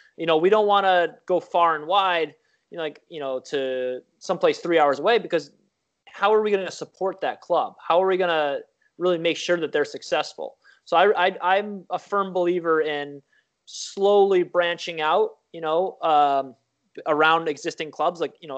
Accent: United States; now in Czech Republic; I hate to say it, but I'm American, and that's kind of cool to kids.

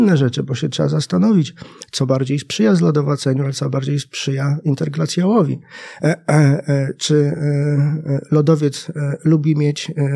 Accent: Lublin, Lublin Voivodeship, Poland; Ja pochodzę z Lublina

